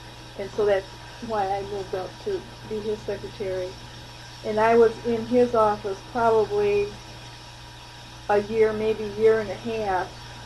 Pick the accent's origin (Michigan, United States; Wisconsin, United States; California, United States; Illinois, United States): Michigan, United States; Lansing; I grew up in Lansing, was born in Lansing, lived in Lansing all my life.